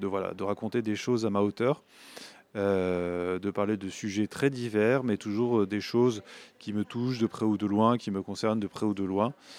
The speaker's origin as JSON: {"language": "French", "town": "Saint-Ouen", "region": "Île-de-France", "country": "France", "said": "je viens de Saint-Ouen, donc c'est une ville qui se trouve à côté de Paris, en banlieue parisienne, en Seine-Saint-Denis."}